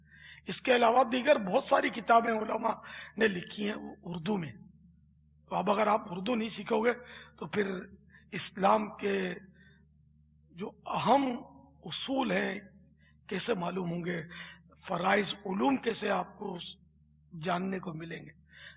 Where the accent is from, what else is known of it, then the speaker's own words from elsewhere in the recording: Karachi, Sindh, Pakistan; born there; میں تو یعنی کٹر پاکستانی ہوں, میں اصلاً نسلاً یوں کہتے ہیں کہ میری پیدائش جو ہے نا یہ باب المدینہ کراچی میں ہوئی ہے. میری جائے ولادت, میرا برتھ پیلس کراچی ہے, پاکستان.